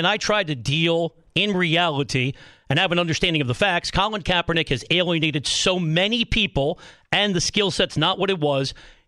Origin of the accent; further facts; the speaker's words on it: New York, United States; I'm from New York. I speak very quickly.